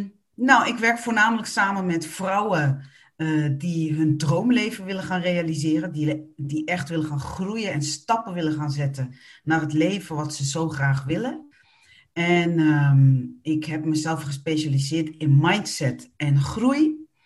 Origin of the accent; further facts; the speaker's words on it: Nieuwegein, Utrecht, Netherlands; also born or lived in Suriname; ben geboren in Suriname en getogen in Nederland, in Nieuwegein.